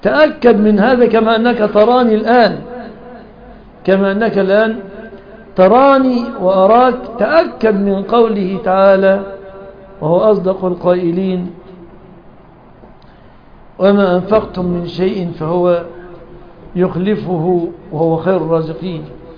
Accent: Egypt; يعني عندنا في مصر يسموه غرغرينة

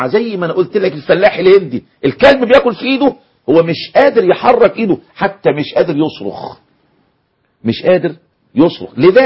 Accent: Egypt; وعندنا في مصر

